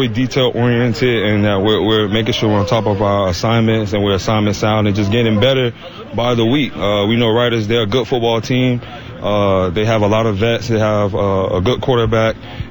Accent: Florida, United States; We're both from the South Florida area.

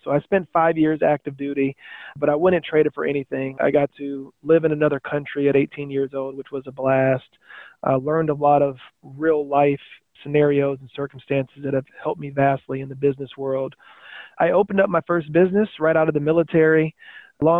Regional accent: Rochester, New York, United States; born there; I was born in Rochester, New York as the youngest of nine

